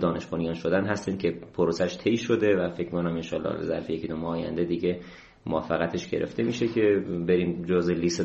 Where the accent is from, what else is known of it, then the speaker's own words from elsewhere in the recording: Ilam, Iran; من تو ایلام به دنیا اومدم، یکی از روستاهای دورافتاده ایلام. اسمش هم فکر کنم تو نقشه نیست هنوز.